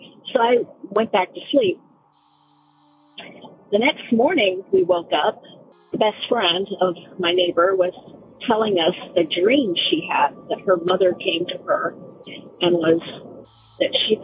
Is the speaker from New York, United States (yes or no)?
no; California, United States; I'm originally from California.